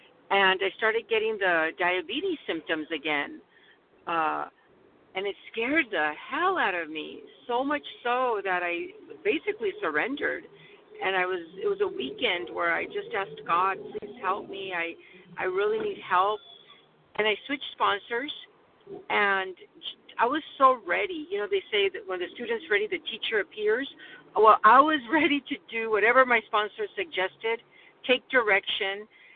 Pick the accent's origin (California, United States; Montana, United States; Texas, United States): California, United States; from California.